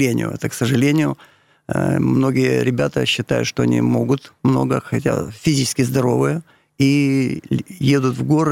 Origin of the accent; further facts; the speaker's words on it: Kyiv, Ukraine; киевлянин мы, как говорится, в Киеве находимся